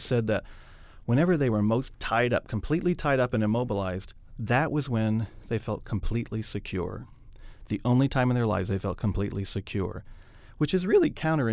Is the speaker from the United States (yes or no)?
yes; Kentucky, United States; because I am from Kentucky. I grew up in the city